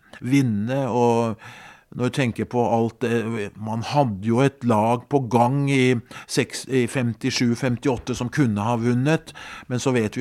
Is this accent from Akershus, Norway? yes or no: yes; Skedsmo, Akershus, Norway; Det var stort hjemme i Skedsmo for å få inn kampene på radio tidlig på 60-tallet.